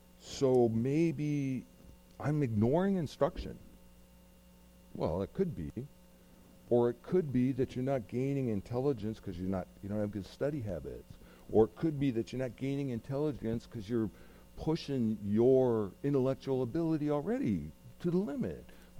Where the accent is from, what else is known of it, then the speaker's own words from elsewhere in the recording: California, United States; I'm from California, so I really can't think of anything to say.